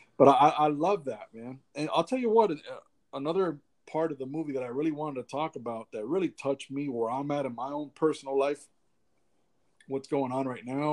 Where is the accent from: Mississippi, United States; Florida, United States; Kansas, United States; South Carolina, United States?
Florida, United States; Hialeah; there was a lot of stigma with Hialeah back in the days, me growing up in Hialeah.